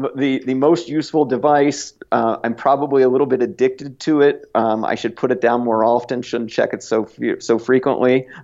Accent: East Coast, United States; now in Bozeman, United States; I grew up on the East Coast and along the way fell in love with the Rocky Mountain West. And so I just decided I picked up and moved to Bozeman, Montana.

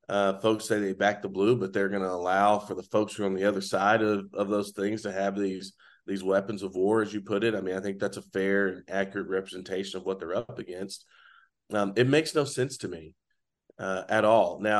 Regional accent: United States; It's a great thing about being American, frankly.

